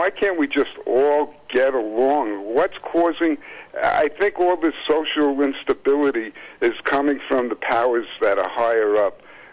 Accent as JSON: {"language": "English", "town": "Brooklyn", "region": "New York", "country": "United States", "tie": "born or raised there", "said": "I grew up in Bay Ridge, Brooklyn, and when I was 13, my mother got me a mezuzah to wear around my neck, and the super saw it, and he called me a miserable little kike."}